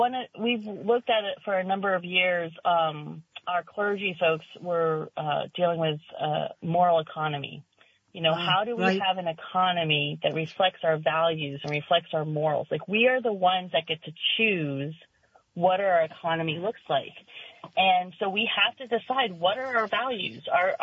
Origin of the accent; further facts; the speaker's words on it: Florida, United States; I mean, I grew up in Florida, so trafficking is I actually took a couple of courses on how we track trafficking and whatnot when I was living in Florida.